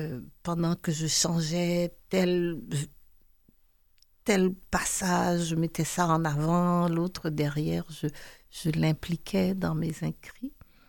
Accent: Montreal, Quebec, Canada; also born or lived in Haiti; moi je suis née en Haïti, j'ai grandi au Québec, c'est là où j'ai appris à jouer aux élastiques. On jouait pas aux élastiques quand j'étais enfant en Haïti, on sait même pas c'est quoi jouer aux élastiques. Et donc j'ai eu une enfance réelle à Montréal.

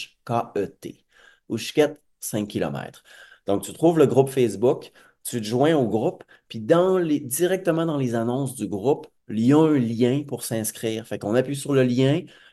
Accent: Mashteuiatsh, Quebec, Canada; Moi, j'ai grandi à Machetewiat, j'ai passé toute ma jeunesse là

